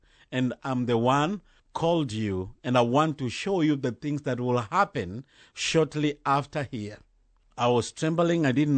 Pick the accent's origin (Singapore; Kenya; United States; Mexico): Kenya; from Kenya. I am married, a father of six children, and a pastor of Voice of God Revival Church in Kenya.